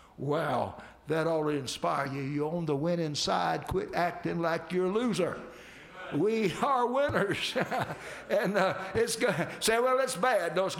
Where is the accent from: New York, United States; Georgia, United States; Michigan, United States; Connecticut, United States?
Georgia, United States; and even my home state of Georgia and some out west are storing up guillotines.